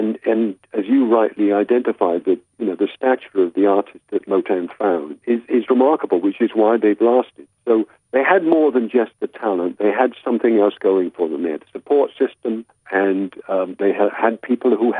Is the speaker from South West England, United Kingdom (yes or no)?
yes; Bristol, South West England, United Kingdom; And my hometown was Bristol, England, in the West Country.